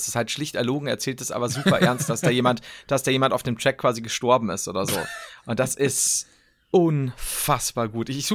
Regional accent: Bavaria, Germany; da heißt das ja ähnlich wie bei uns in Bayern

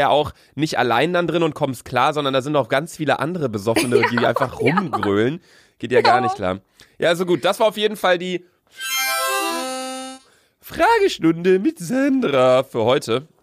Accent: Bielefeld, North Rhine-Westphalia, Germany; wir kommen aus Bielefeld

